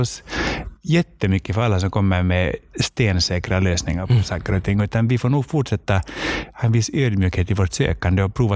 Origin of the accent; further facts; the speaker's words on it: Finland; för att som finländare är vi också del av den här Kalevala-traditionen.